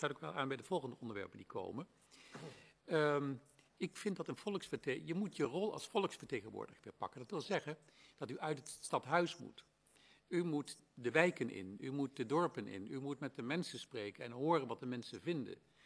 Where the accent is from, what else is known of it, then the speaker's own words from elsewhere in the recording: Rijnwaarden, Gelderland, Netherlands; Ja, maar weet u, ik kom uit Rijnwaarden. Ik ben daar geboren en getogen.